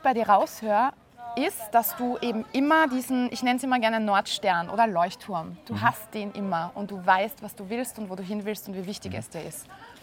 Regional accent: Vienna, Austria; Also ich bin ja eine Wienerin, die in Kärnten lebt. Mhm. Seit 2013 mittlerweile.

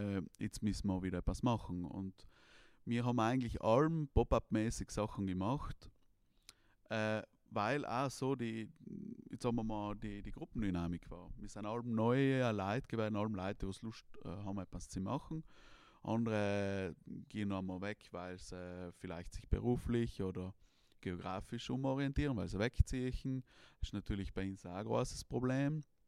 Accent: Bruneck, Trentino-Alto Adige, Italy; Was ich auch zum Beispiel als junger Bruneker, der was in Bruneck Wohnung sucht

